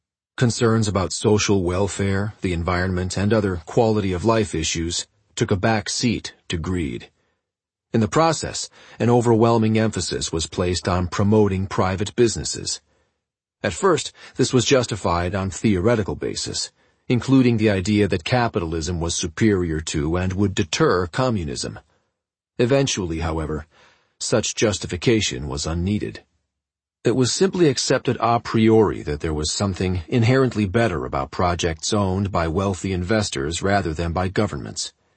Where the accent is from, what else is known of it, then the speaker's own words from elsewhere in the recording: New Hampshire, United States; at a meeting of leaders from many countries held in Bretton Woods, New Hampshire, my home state.